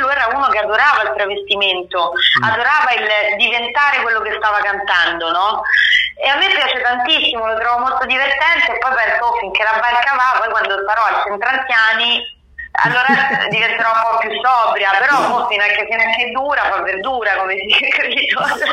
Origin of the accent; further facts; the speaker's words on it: Rome, Lazio, Italy; born there; è grazie al fatto che sono nata a Roma, perché nel senso la mia ironia è l'ironia tipica del romano